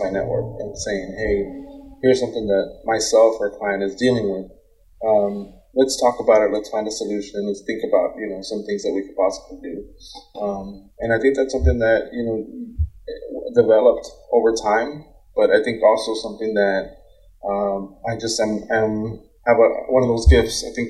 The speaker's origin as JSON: {"language": "English", "region": "Texas", "country": "United States", "said": "because as Texans, we're very proud of being Texan."}